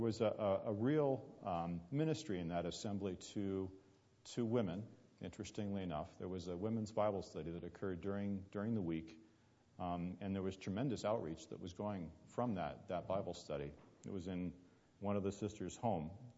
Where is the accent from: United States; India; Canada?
United States; Burlington, New Jersey; The assembly that I grew up in Burlington, New Jersey, was called Grace and Peace Chapel